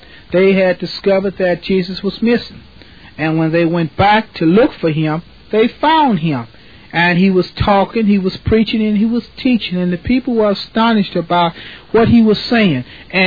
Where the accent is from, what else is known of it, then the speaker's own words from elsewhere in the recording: Wisner, Louisiana, United States; I'm from a very small town in Louisiana, Wisner, Louisiana. That's W-I-S-N-E-R. It's about, I guess you would say, the nearest big city to it would be Monroe.